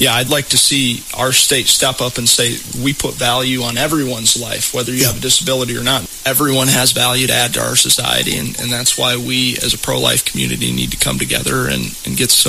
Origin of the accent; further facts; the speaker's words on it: Saline, Ohio, United States; I'm 28 years old. I'm an attorney from Saline, Ohio.